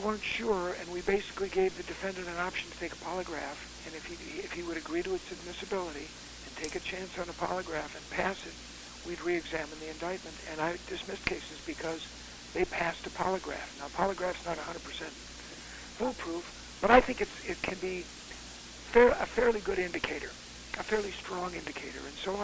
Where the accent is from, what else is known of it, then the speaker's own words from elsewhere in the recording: Cleveland, Ohio, United States; I was from Cleveland. I'd gone to law school at Case Western Reserve.